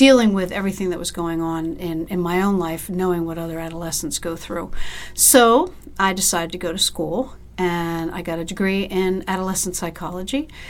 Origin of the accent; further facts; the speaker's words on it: Pennsylvania, United States; now in Florida, United States; No, I'm actually from Pennsylvania.